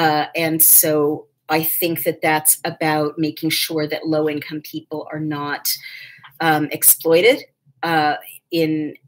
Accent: New York, United States; Moving right along, New York, I just saw my home state, declared a state of emergency because of the coronavirus.

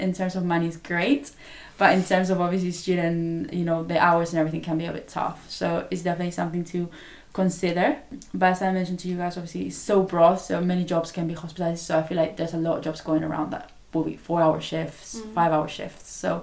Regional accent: Chile; now in London, United Kingdom; I'm from Chile originally, and now I live with Laura and Anouk in London.

